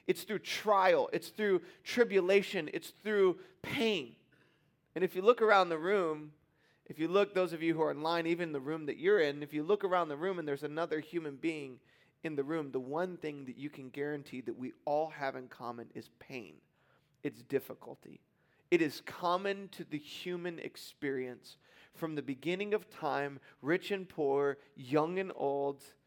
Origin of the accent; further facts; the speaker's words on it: East Coast, United States; I grew up on the East Coast, and we would go to Disney World multiple times every couple of years.